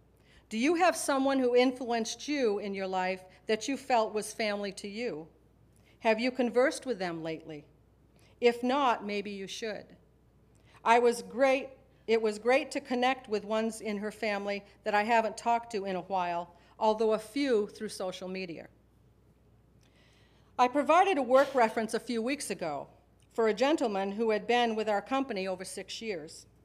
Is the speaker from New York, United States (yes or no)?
no; Maine, United States; I was born and raised in Maine in a very rural area.